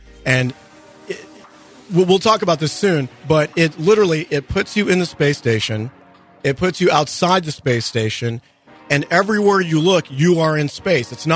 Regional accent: Toronto, Ontario, Canada; I'm from Toronto.

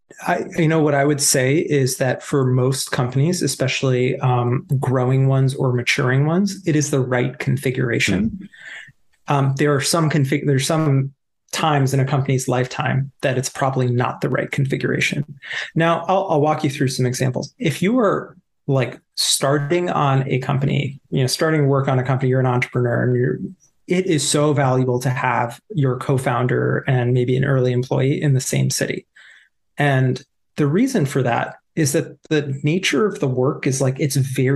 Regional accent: East Coast, United States; growing up on the East Coast, there's like two notions of like what it means to be a programmer.

